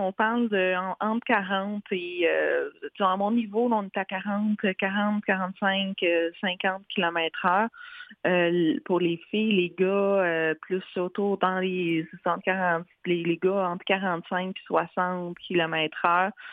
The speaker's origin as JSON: {"language": "French", "town": "Montreal", "region": "Quebec", "country": "Canada", "said": "j'ai décidé de revenir à Montréal. Je suis montréalaise, mon réseau était ici, mon conjoint de l'époque était ici. Donc je suis revenue à Montréal"}